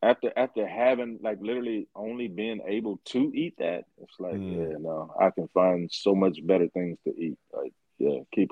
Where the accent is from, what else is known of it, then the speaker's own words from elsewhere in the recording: the South, United States; I'm from the South, so yeah.